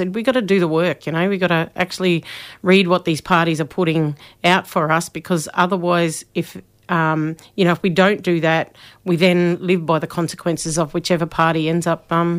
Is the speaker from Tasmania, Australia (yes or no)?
no; Townsville, Queensland, Australia; I'd think about those early days back in Townsville, you know, growing up in North Queensland through the late 80s and early 90s.